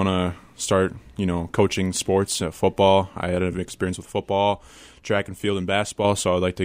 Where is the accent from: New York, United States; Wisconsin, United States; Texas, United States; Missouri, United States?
Wisconsin, United States; Merrill; I am originally from Merrill, Wisconsin, which is like 40 minutes away from here, and I went to school at UW-Stevens Point.